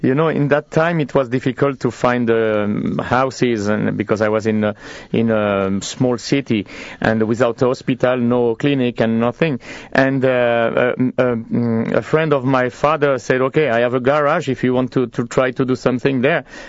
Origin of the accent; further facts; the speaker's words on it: Paris, Île-de-France, France; I was born in France because in Sicily it was very, very difficult and they had to move to France